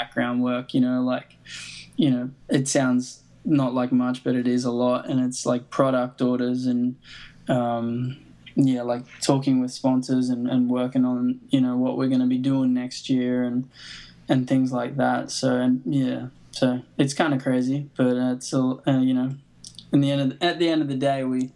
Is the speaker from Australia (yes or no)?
yes; Australia; I came from Australia and blah, blah, blah.